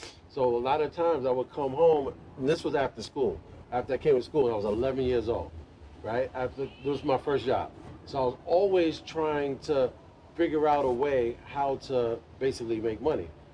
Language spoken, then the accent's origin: English; Brooklyn, New York, United States; So I grew up in Bed-Stuy. I'm born in Bed-Stuy. Let me say that, on Hancock and Throop.